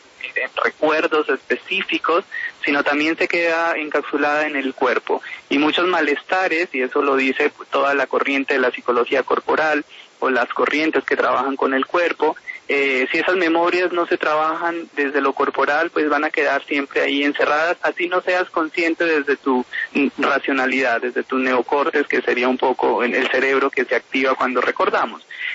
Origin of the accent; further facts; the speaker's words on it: La Hormiga, Putumayo, Colombia; now in Bogotá, Colombia; busqué la opción de salir de mi pueblo, de la Hormiga Putumayo, hacia la ciudad de Bogotá.